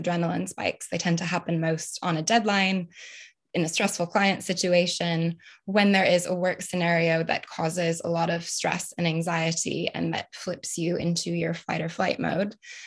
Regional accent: United States; now in United Kingdom; I'm obviously American, as you can hear, also now British, which is always an exciting thing to share with people.

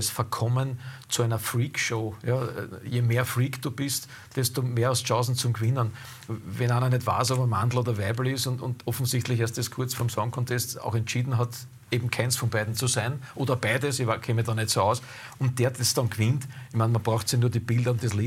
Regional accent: Styria, Austria; weil es bei uns in der Südsteiermark gerade den 88er Semmling verbieten wollen, einen der berühmtesten und besten Weine, die wir dort haben

